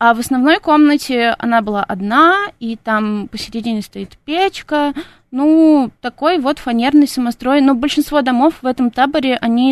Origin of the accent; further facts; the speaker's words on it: Moscow, Russia; я родилась и выросла в Москве. Я закончила школу, училась в университете, работала в Москве, да, всем... В общем, да, вся моя жизнь прошла в Москве.